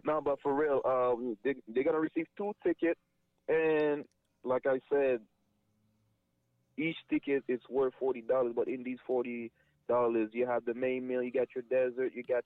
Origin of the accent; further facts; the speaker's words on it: Montreal, Quebec, Canada; but you from the West, I'm from the East.